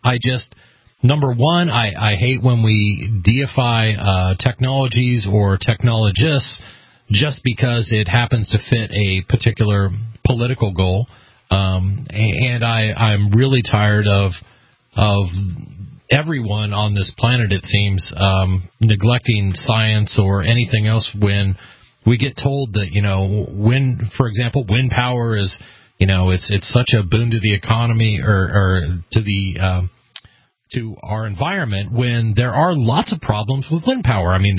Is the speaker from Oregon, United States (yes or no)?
yes; Oregon, United States; I'm going to speak about where I came from, and I came from Eastern Oregon.